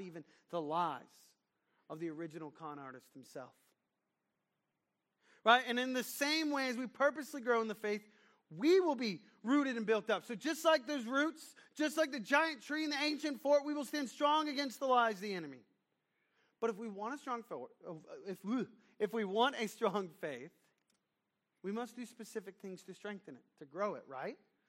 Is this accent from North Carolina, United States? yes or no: yes; Cornelius, North Carolina, United States; also born or lived in North Florida; I grew up here in Cornelius and Huntersville most of my life. And then after college, really in my late 20s, I moved down to a small town in rural North Florida.